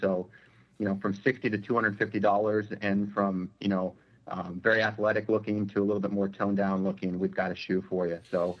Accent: California, United States; I'm from the Redwoods. I'm from Northern California.

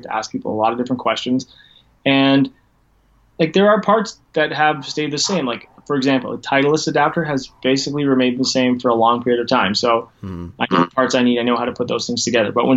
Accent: Canada; I used to live in a city that was a little closer to Toronto, but that's more in the minutiae of things. So I am Canadian

